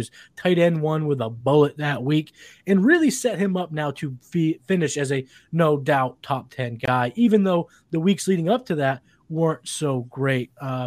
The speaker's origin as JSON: {"language": "English", "region": "Massachusetts", "country": "United States", "said": "I'm from Massachusetts, so we can't bet here."}